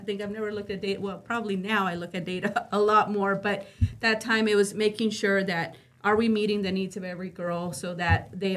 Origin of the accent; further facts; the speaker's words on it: Dallas, Texas, United States; now in Pleasant Grove, United States; I grew up in East Dallas, right? I say now I live in Pleasant Grove.